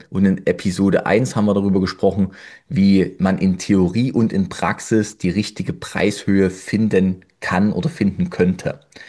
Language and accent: German; Saxony, Germany; ich komme aus Sachsen.